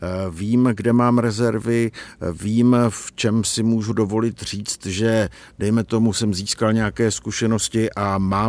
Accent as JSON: {"language": "Czech", "region": "Moravia", "country": "Czechia", "said": "jednak u nás na Moravě je to zvykem"}